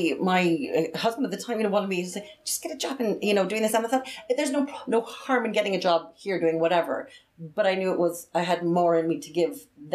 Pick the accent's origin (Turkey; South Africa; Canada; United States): Canada; Windsor, Ontario; now in Ireland; I grew up in Windsor, Ontario, so I did live in Toronto